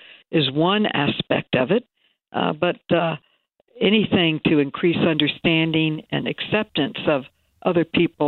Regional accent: New York, United States; And I'm a New Yorker.

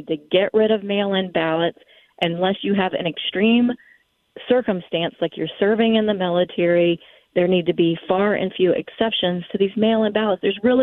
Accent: Bon Air, Virginia, United States; My husband and I grew up in this area. We're both high school sweethearts. We grew up in Bon Air. I graduated from Monacan High School, which is right around the corner here.

